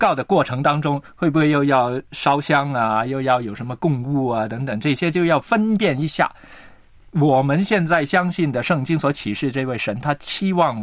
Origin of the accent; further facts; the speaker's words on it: Hong Kong; 我在香港呢成长信耶稣哈，那我自己的家或者身边的环境呢就没有太多这一类很传统的信仰宗教的礼仪的影响